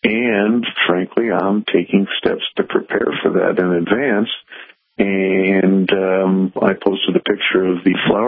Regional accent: Illinois, United States; I am from Illinois, where we have a red flag law

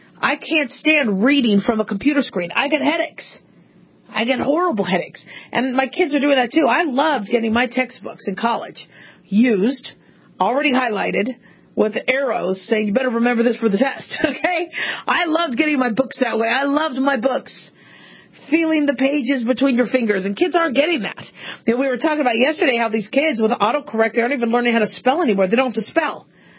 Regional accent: Phoenix, Arizona, United States; I grew up in Phoenix, way too hot to go outside.

